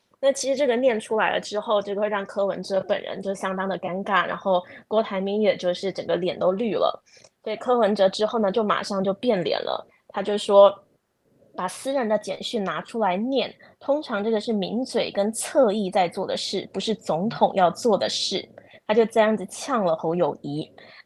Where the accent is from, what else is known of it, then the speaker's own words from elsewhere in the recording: Taiwan; 那身为台湾人我也觉得是很搞笑的